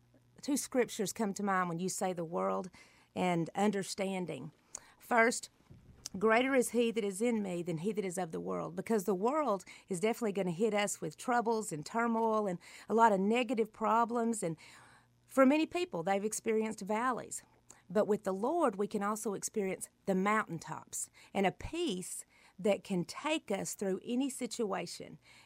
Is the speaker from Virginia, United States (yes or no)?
no; Texas, United States; Yes, we are from East Texas, as a matter of fact.